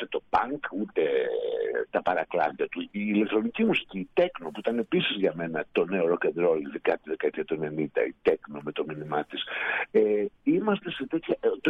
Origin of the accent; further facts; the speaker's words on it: Xanthi, Eastern Macedonia and Thrace, Greece; Από την πόλη μου, από την Ξάνθη